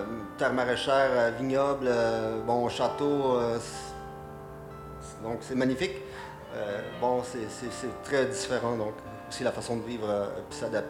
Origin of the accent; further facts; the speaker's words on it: Quebec, Canada; now in Paris, France; Effectivement, je viens du Canada. C'est ma première entrée en France. Ça fait déjà maintenant 2 ans que je suis à Paris.